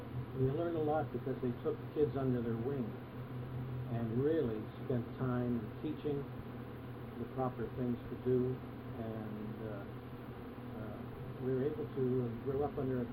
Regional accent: Pittsburgh, Pennsylvania, United States; born there; And as I say, I was born in Pittsburgh and on

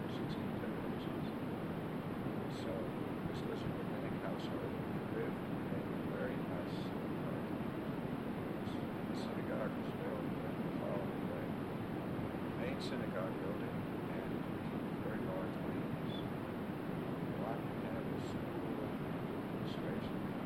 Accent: Washington, United States; born there; I was born on March 13th, 1930, in Washington.

